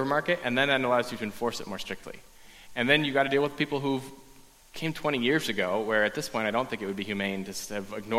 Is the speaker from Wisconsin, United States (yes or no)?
yes; Wisconsin, United States; I know I'm from Wisconsin